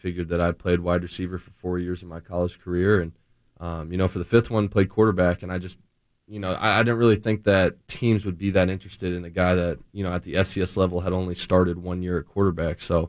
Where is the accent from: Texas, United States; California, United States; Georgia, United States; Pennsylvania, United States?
Georgia, United States; Atlanta; Atlanta, Georgia. Yep.